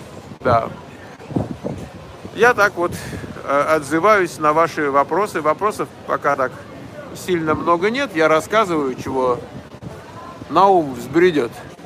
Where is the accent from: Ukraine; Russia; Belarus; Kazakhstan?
Russia; Ulyanovsk, Ulyanovsk Oblast; Я из Ульяновска.